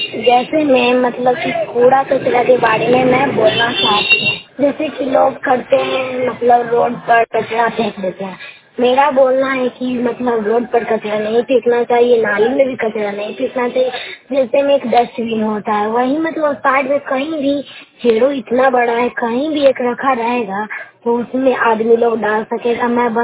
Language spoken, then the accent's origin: Hindi; Bihar, India; मैं नालंदा जिला का निवासी हूँ। थाना नहोत जिला नालंदा है